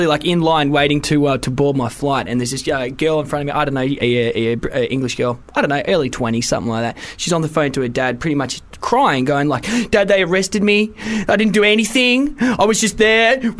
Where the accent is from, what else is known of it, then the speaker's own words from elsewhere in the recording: Australia; also born or lived in Wales; I'm Welsh but grew up in Australia.